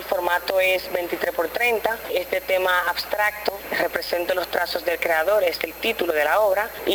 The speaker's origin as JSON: {"language": "Spanish", "country": "Dominican Republic", "said": "como joven dominicana puedo promocionar el arte"}